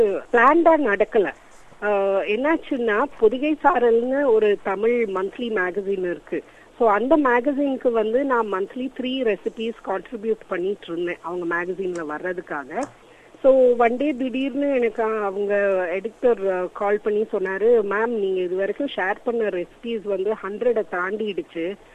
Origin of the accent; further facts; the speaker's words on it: Coimbatore, Tamil Nadu, India; also born or lived in Palakkad; now in Tirunelveli, India; Actually என்னோட native வந்து Coimbatore, பாலக்காடுல பிறந்தேன்னா but வளர்ந்தது எல்லாமே கோயம்புத்தூர், படிச்சது வந்து ஊட்டியில. That was another world all together. கல்யாணம் ஆகி நான் வந்தது, எனக்கு கல்யாணம் ஆனது 14 இயர்ஸ்ல, I was very young. Actually 14 இயர்ஸ்ல கல்யாணம் ஆகி நான் வந்தது திருநெல்வேலிக்கு.